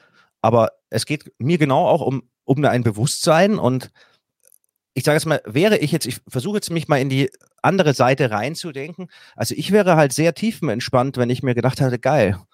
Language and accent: German; Bavaria, Germany; ich komme hier aus Bayern